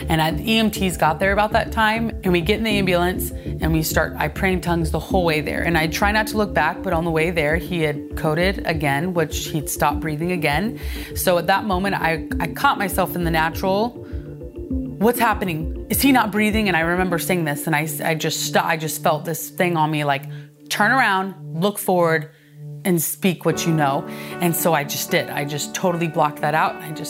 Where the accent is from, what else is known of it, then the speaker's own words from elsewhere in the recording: Cleveland, Missouri, United States; I am from Cleveland, Missouri.